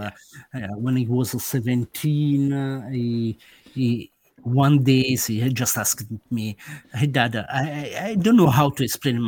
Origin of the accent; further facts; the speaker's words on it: Italy; English is a second language; Now, as you can maybe guess from my accent, I am an Italian guy